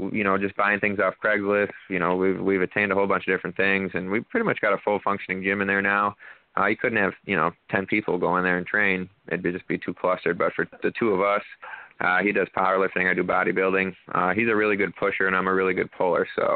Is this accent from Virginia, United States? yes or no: no; Liverpool, New York, United States; We're from Liverpool, right next to Syracuse.